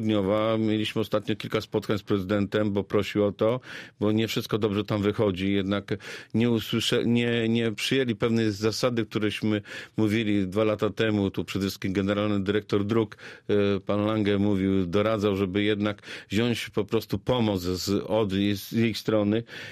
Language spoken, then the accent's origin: Polish; Babimost, Lubusz Voivodeship, Poland; also born or lived in Zielona Góra; Tutaj spędziłem większość swojego życia. Tu się urodziłem, co prawda wychowałem się w Bajmoście, ale tutaj spędziłem też większość, może powiedzieć, już z 63 lat.